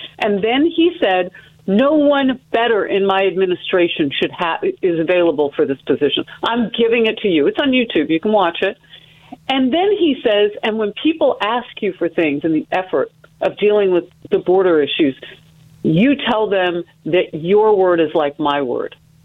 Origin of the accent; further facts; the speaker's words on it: United States; And I'm an American before I'm anything, and yes, I'm a black woman.